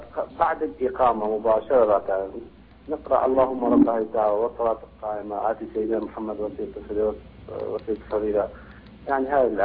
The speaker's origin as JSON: {"language": "Arabic", "country": "Iraq"}